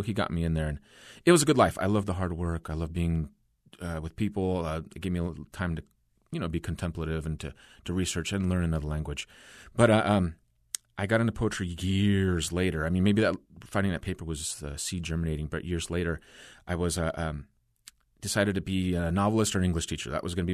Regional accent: Fresno, California, United States; also born or lived in Los Angeles; it's about LA where I was originally born. And then I'm flipping through, and there's this article in Fresno Poets. This is about 95-ish. And I was just so stunned. I wasn't into poetry, but, like, here is my hometown now, Fresno

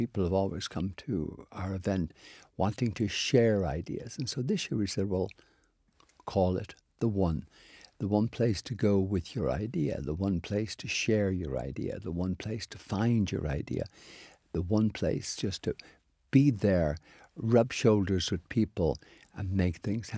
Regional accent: Ireland; now in Lexington, United States; Ireland, of course, my home country.

